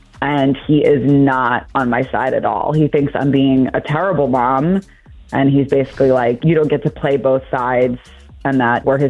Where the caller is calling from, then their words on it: Towson, Maryland, United States; from Towson.